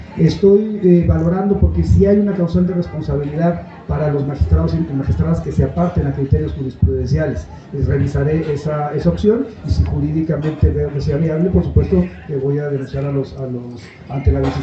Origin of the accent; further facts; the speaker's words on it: Querétaro, Mexico; Soy ciudadano mexicano. Soy ciudadano mexicano. Como ciudadano tengo queretano. Orgullosamente sanjuanense